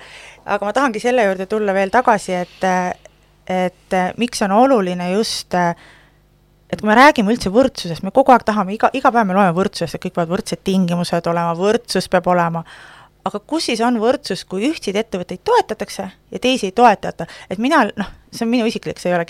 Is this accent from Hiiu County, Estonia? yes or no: no; Haapsalu, Lääne County, Estonia; Ma olen ise Haapsalus pärit